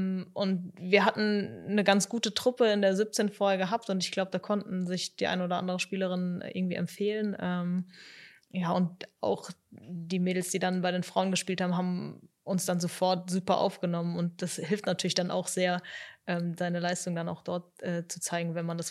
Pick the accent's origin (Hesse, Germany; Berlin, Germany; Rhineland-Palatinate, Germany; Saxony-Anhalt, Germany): Rhineland-Palatinate, Germany; Mainz; ich komme eben auch aus Mainz, ich bin sehr, sehr heimat- und familienverbunden.